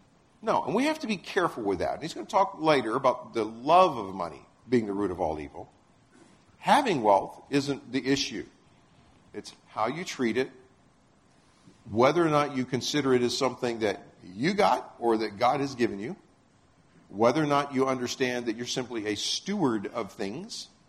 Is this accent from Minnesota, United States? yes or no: no; Texas, United States; We're from Texas. We understand this picture.